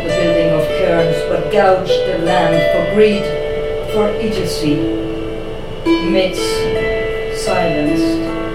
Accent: France; English is a second language; I'm not Irish, you know, I have to connect to my own son. I think I heard somebody speaking with a French accent earlier on, so I'm not sure if he even knows what I'm going to talk about, because I'm going to talk about cheese. I'm going to talk about a cheese that we have in France

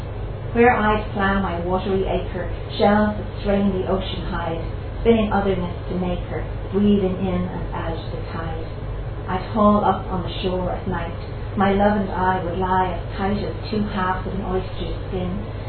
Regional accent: Dublin, Leinster, Ireland; And in Dublin, we mostly drink Guinness. This is called Black Stuff. I grew up near the Guinness houses, Carrick Road

